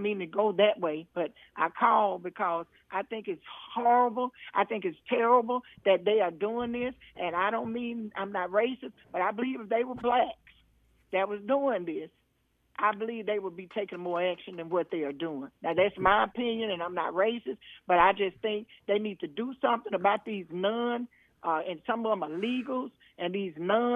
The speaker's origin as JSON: {"language": "English", "country": "United States", "tie": "born there", "said": "I was born in America. I am an American. I'm a colored American. That's what they say I am. But black American."}